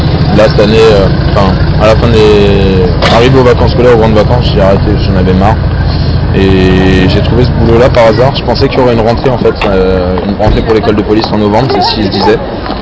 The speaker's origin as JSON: {"language": "French", "town": "Paris", "region": "Île-de-France", "country": "France", "said": "Non, je suis de Paris."}